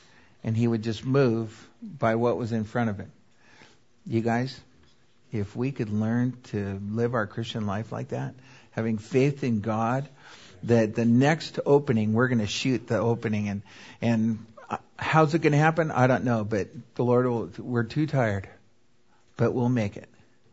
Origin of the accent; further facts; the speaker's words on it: Seattle, Washington, United States; My brother Wayne and I, we love the Northwest. Don't ask us why. It's the toughest area to work. But we grew up there. We grew up in Ballard with all the Norwegians. We both have webbed feet from all the rain.